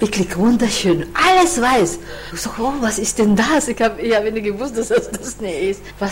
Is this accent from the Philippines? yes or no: yes; Philippines; now in Vienna, Austria; ich bin aus den Philippinen und ich suche einen Job.